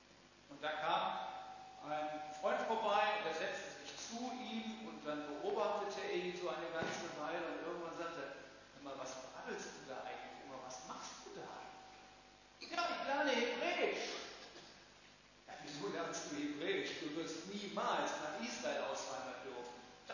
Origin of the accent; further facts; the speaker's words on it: Bavaria, Germany; fränkische Erde, das steht ja für Heimat. Da, wo ich herkomme, da, wo mein Elternhaus steht, wo ich meine Wurzeln habe, wo ich aufgewachsen bin.